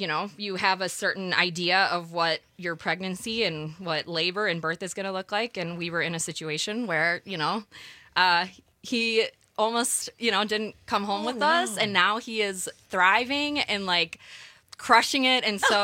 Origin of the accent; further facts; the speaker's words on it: Scotland, United Kingdom; born there; I was born in Scotland.